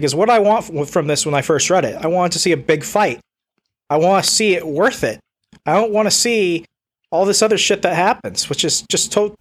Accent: Sierra Vista, Arizona, United States; There used to be a place in my hometown, Sierra Vista, called Phoenix Comics.

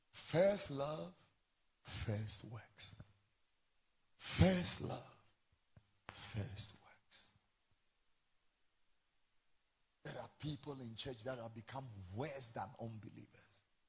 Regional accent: Tesano, Greater Accra, Ghana; born there; also born or lived in Fadama / Abeka; I was born in Tesano, I lived in Fadama and Abeka.

